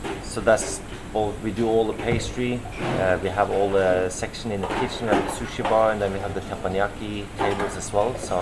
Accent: Norway; now in Perth, Australia; I'm from Norway.

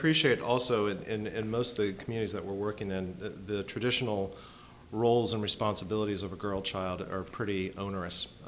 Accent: Ohio, United States; Yeah, growing up in Ohio, I never thought I was going to be, you know, running a bicycle organization in Africa.

